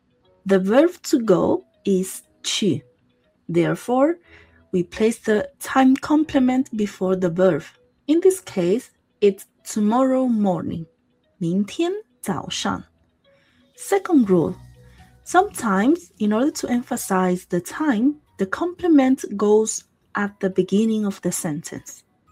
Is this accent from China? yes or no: yes; Inner Mongolia, China; from Neimonggu.